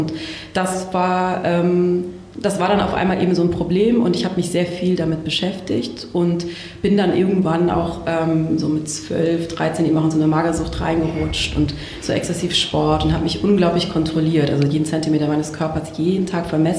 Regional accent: Baden-Württemberg, Germany; Aus Süddeutschland, aus so einem kleinen Dorf am Fuße der Schwäbischen Alb.

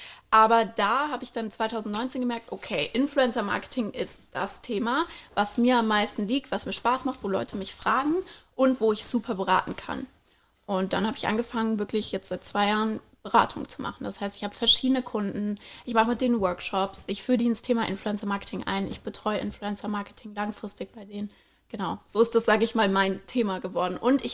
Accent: Frankfurt, Hesse, Germany; Als Frankfurterin

